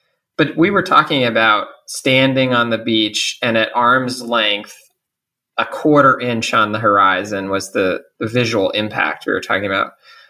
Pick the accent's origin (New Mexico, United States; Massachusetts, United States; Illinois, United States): Massachusetts, United States; Cape Cod; Well, so I grew up on Cape Cod, which is this sort of beautiful summer destination. I grew up scooping ice cream and frying seafood.